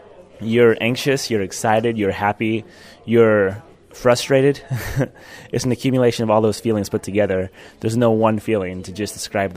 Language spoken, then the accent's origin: English; Centralia, Missouri, United States; I'm from Centralia, Missouri, and that is halfway in the middle of the state between St. Louis and Kansas City. I'm also a student at the University of Missouri. I'm currently a senior majoring in agricultural business